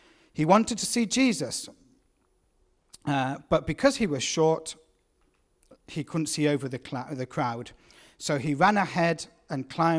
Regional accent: United Kingdom; After the Falklands, we'd keep a little bit quiet. Where you're from? We're from Europe, somewhere. But you know, you're English and you're British and you draw attention

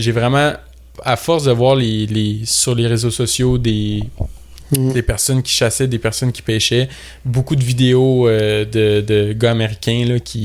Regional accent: Saint-Lazare, Quebec, Canada; Ben, j'ai 22. Je suis originaire de Saint-Lazare.

